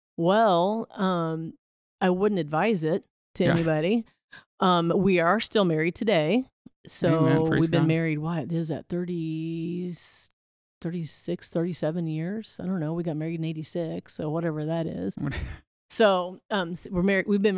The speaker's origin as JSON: {"language": "English", "town": "Princeton", "region": "Missouri", "country": "United States", "tie": "born or raised there", "said": "I grew up in Princeton, Missouri."}